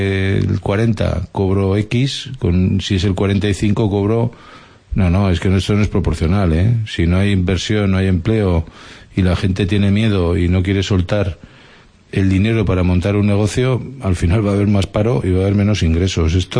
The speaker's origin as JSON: {"language": "Spanish", "town": "Pamplona", "region": "Navarre", "country": "Spain", "said": "Y ya lo digo como rojillo, como navarro, como pamplonés."}